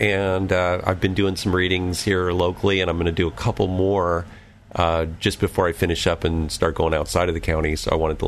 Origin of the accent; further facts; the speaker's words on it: California, United States; Well, I grew up in Marin, so I had been across the bridge